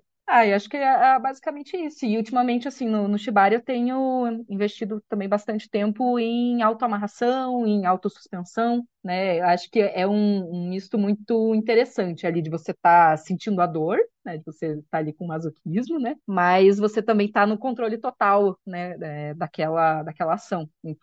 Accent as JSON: {"language": "Portuguese", "town": "Curitiba", "region": "Paraná", "country": "Brazil", "said": "Então, eu tenho 31 anos, sou daqui de Curitiba"}